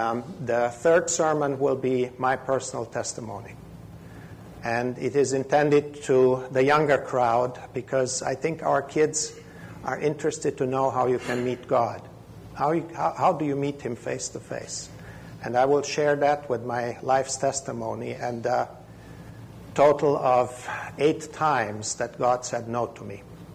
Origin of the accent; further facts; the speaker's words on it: Transylvania, Romania; English is a second language; And how fitting that is, because I'm from Transylvania.